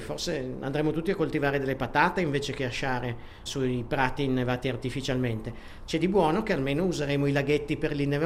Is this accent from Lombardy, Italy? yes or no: no; Piedmont, Italy; Io vengo peraltro dalla Valle di Susa, dove ho davanti ai miei occhi le macerie, vere e proprie macerie